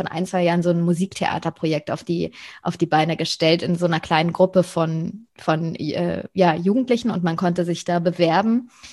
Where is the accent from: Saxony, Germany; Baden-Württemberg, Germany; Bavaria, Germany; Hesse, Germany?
Bavaria, Germany; ich komme aus der Nähe von München.